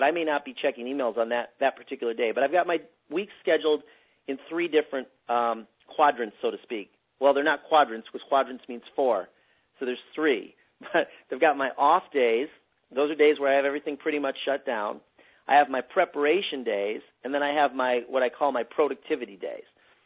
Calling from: Phoenix, Arizona, United States; I am calling in from Phoenix, Arizona tonight.

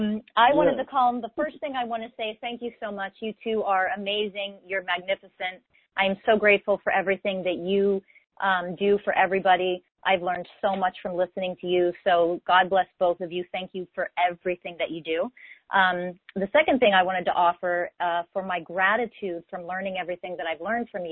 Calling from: San Diego, California, United States; and I'm actually calling from San Diego, California. I just still have my Philly number, so I'm your neighbor, Tony.

